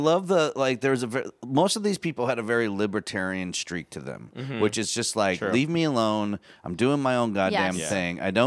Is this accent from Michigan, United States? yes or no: yes; Michigan, United States; Yeah, I'm from Michigan. I think that goes hand in hand with being from the northern states.